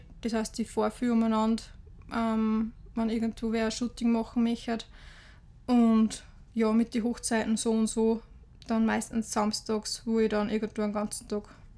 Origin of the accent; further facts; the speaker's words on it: Upper Austria, Austria; auch nicht irgendwie großartig Hochdeutsch, weil ich denke, ich bin Mühviertlerin, ich bin da daheim, ich fühle mich da voll wohl und ich mag die Sprache und unseren Dialekt unglaublich gern.